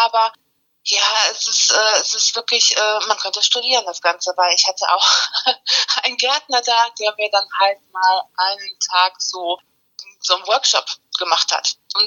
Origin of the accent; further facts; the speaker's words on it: Remscheid, North Rhine-Westphalia, Germany; born there; now in Löhne, Germany; meine Mama ist eine Deutsche und die kommt aus Remscheid und ich bin natürlich in Remscheid geboren und nicht in Spanien, was manche auch denken.